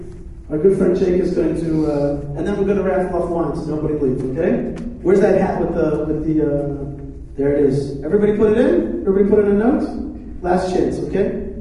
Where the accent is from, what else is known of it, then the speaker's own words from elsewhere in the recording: United States; now in Israel; though I am American and proud of it and thankful for this country and many of the gifts that it gave our people and certainly my family, I am a Zionist and I live in Israel